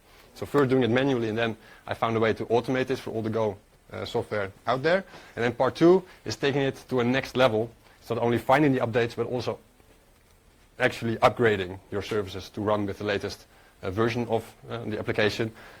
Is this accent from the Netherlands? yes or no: yes; Netherlands; I'm from the Netherlands. I'm mostly a Go developer